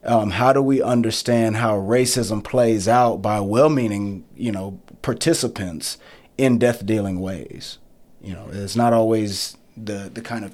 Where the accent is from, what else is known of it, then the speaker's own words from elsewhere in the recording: Texas, United States; And it came from my own experience growing up in the South in Texas and being very aware of the ways that I was looked at or seen in public